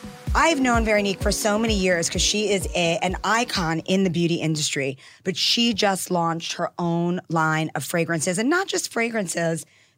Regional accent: Queens, New York, United States; I mean, I'm from Queens.

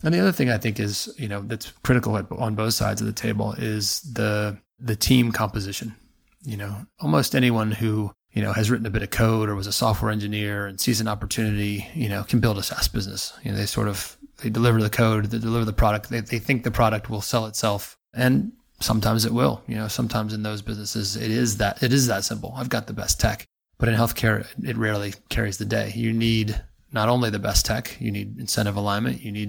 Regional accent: United States; moved away as an adult; now in United Kingdom; and you can tell by my funny accent, I'm an American. So I spent, you know, 10 years working in the US healthcare system before coming here for the last 11 years working in the UK and Europe.

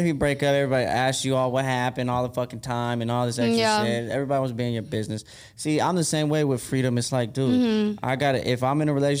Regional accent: Las Vegas, Nevada, United States; also born or lived in Los Angeles / Cleveland; I'm from here, born and raised.

